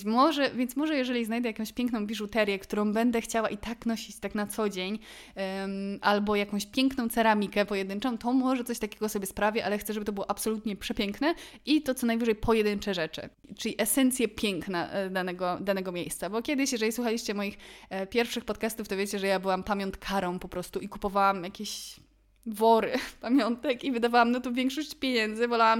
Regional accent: Kraków, Lesser Poland, Poland; bo ja pochodzę z Krakowa i mieszkam w Krakowie.

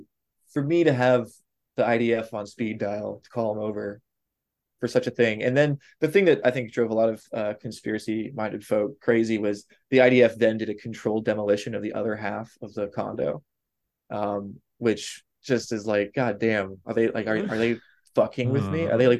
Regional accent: Florida, United States; Growing up in Florida, I fucking hate tourists.

